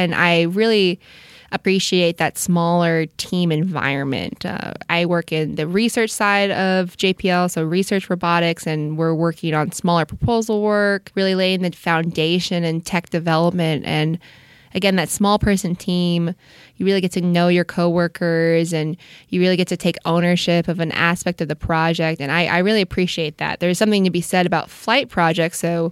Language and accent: English; California, United States; I am. I grew up in Orange County, so LA proper, not so much, but Southern California has always been my home